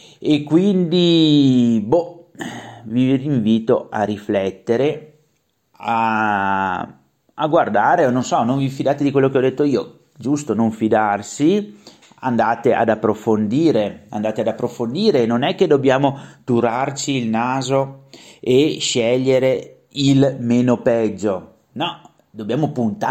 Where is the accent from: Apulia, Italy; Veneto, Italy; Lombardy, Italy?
Veneto, Italy; Noi come Veneti abbiamo mosso, ci siamo mossi come un sol corpo nel 2017 con il referendum per l'autonomia